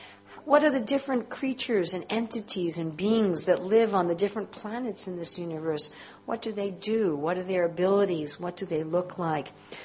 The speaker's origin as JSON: {"language": "English", "country": "Slovenia", "second_language": "English", "said": "and I'm from Slovenia."}